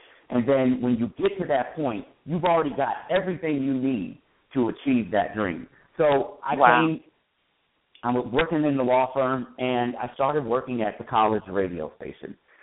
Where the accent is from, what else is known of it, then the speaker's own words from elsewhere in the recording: Florida, United States; I grew up in South Florida, and my school was a mixed school